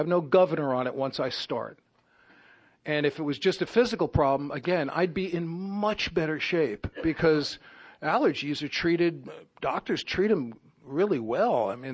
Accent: Bronx, New York, United States; And I grew up in the Bronx to a completely insane family.

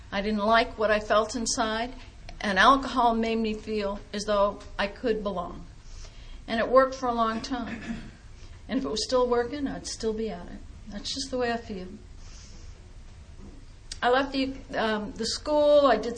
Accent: Massachusetts, United States; And now here I am in New England. I was raised in New England. I was raised north of Boston.

